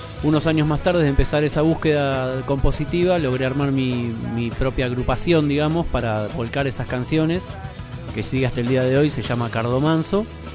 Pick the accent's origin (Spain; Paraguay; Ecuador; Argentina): Argentina; Mercedes, Buenos Aires Province; en mi pueblo natal, allá en Mercedes, provincia de Buenos Aires, allá por los años 80.